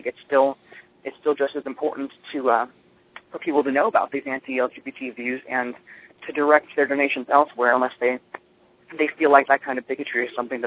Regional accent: Wisconsin, United States; The other day, I'm originally from Wisconsin, and the governor of Wisconsin, Scott Walker

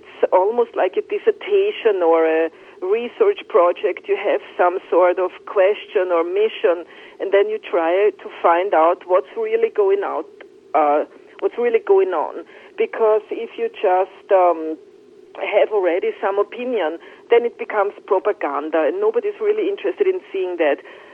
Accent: New York City, New York, United States; this is my hometown and I've lived here for 20 years

